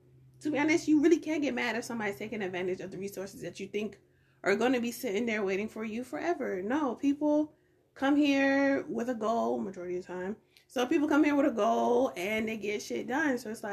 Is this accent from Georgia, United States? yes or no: yes; Georgia, United States; growing up in Georgia, like Atlanta, I'm not new to Atlanta